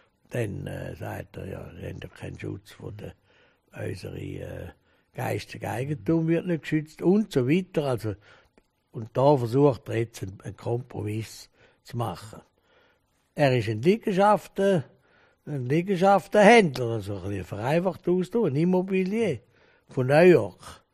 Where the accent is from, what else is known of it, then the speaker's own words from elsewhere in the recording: Zurich, Switzerland; erstens bin ich ein Zwinglianer als Zürcher. Ich gehöre zur Zürcher Landeskirche.